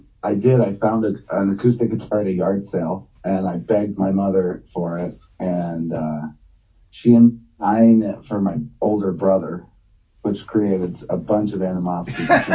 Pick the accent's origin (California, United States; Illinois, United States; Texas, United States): Illinois, United States; I grew up in Southern Illinois, and we used to drive to Zion, Illinois, which is north of Chicago. That's where my parents came from.